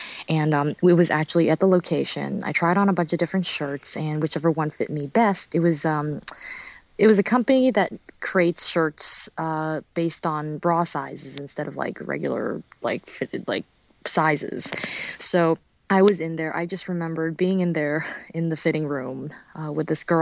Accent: New York, United States; Unfortunately, like growing up in New York, my family was never very well off.

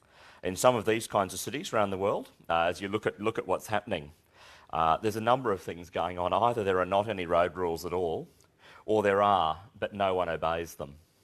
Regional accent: Queensland, Australia; As a Queenslander, and a proud Queenslander, I might add, I sometimes worry that here in Australia

